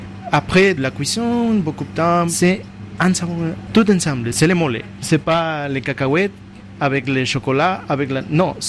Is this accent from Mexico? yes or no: yes; Mexico; French is a second language; Je viens du Mexique.